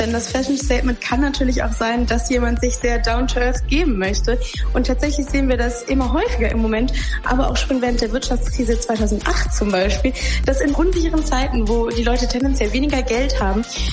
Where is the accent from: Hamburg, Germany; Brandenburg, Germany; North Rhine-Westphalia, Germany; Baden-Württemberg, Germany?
Hamburg, Germany; Ich komme nämlich aus St. Pauli, aus Hamburg.